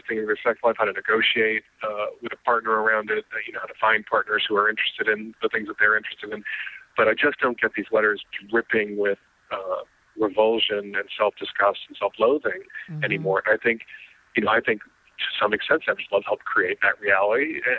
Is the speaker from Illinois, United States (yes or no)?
yes; Chicago, Illinois, United States; They asked him if he and I would like to talk about our experiences growing up in Chicago in relationship to the play and our experiences with being bullied.